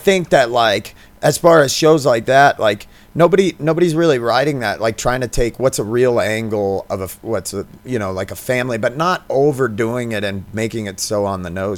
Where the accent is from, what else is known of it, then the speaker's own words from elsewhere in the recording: Maine, United States; You find that in Maine. I mean, growing up in Maine, I haven't heard that.